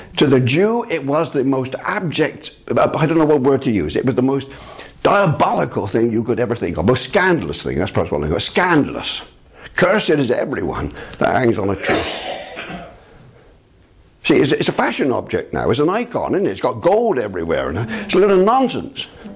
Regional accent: Bristol, South West England, United Kingdom; born there; I was brought up in a house that was condemned as unfit for human habitation. But I was born in Southmead Hospital in Bristol.

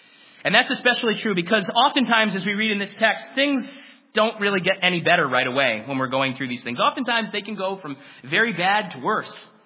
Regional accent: Glastonbury, Connecticut, United States; My hometown of Glastonbury is home to what is called Rattlesnake Mountain, which is actually right around the corner from my parents' house, the house that I grew up in.

